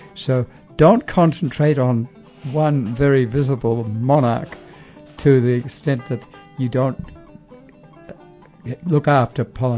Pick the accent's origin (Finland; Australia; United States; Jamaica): Australia